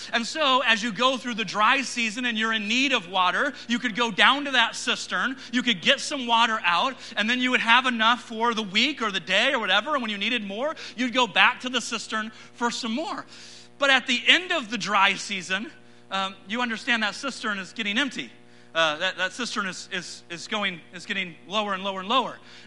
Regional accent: Lancaster, California, United States; now in Yuma, United States; I'm from Lancaster, California. We had hot and windy. And in Yuma, Arizona, we have hot and hotter, okay?

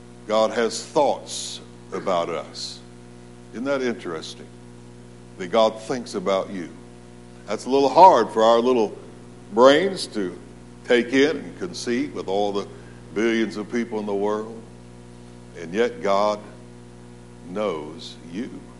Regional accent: Jacksonville, Florida, United States; I was saved at 14 years old in Florida. I grew up in Jacksonville, Florida. Anybody ever heard of that?

